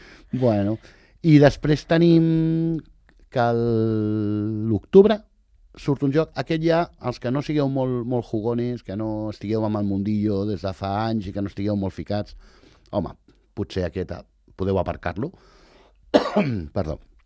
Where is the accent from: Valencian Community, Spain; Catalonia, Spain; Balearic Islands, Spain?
Catalonia, Spain